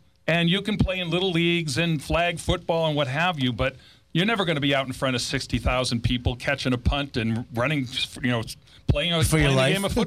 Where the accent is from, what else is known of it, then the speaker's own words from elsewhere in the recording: Scottsdale, Arizona, United States; Well, you know, I grew up in Scottsdale, so I am a lifelong Sun Devil fan.